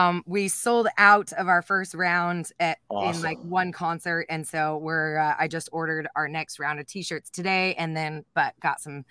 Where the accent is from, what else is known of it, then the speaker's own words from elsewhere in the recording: Estacada, Oregon, United States; And I'm from a little tiny town, born and raised in Estacada, Oregon.